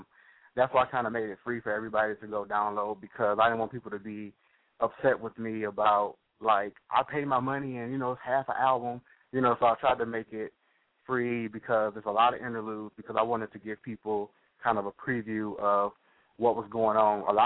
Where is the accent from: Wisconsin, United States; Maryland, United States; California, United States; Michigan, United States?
Michigan, United States; Detroit; born there; Well, as you said, I was born in Detroit. I started singing at the age of 3, I think.